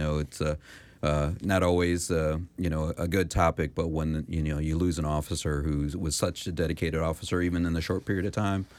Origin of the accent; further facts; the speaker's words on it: New York City, New York, United States; I grew up in, was born in the Lower East Side of Manhattan and grew up